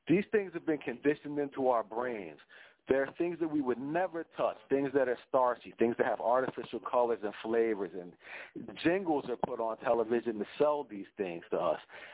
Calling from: New Jersey, United States; I'm calling from South Jersey.

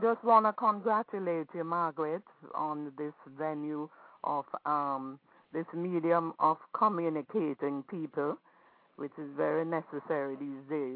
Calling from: Jamaica; I'm from Fort Lauderdale, Florida.

